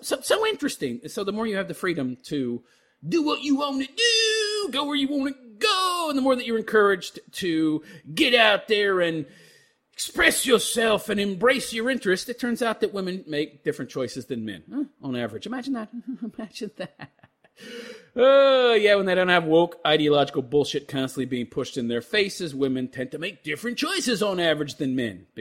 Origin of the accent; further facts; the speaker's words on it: United States; And you would think that me being an American, I would be all for the women's team winning